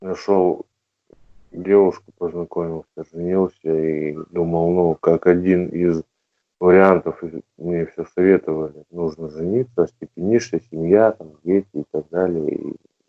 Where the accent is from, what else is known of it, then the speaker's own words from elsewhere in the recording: Pestovo, Novgorod Oblast, Russia; now in Veliky Novgorod, Russia; я решил остаться здесь, в Новгороде, обратно не ехать, ну, туда, откуда я родом, из Пестова. Ну, по причине, что, ну, это периферия